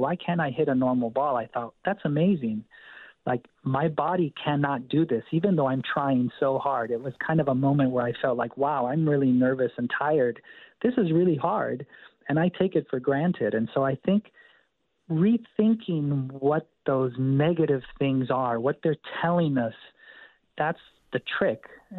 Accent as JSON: {"language": "English", "region": "California", "country": "United States", "said": "I'm a Californian originally. In-N-Out is from California. And when I go to In-N-Out, I have my cheeseburger because it reminds me of California and being a kid."}